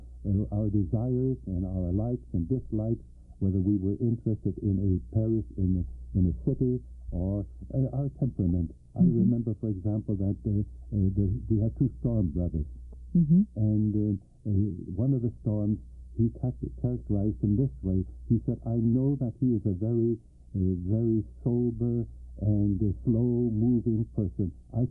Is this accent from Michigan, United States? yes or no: yes; Frankenmuth, Michigan, United States; And I came from Frankenmuth, my father was